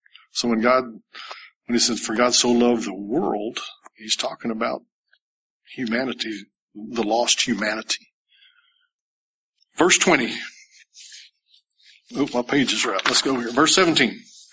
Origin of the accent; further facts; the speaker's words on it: Bible Belt, United States; We grew up in the Bible Belt, and they believe in the Bible, and they believe in the belt.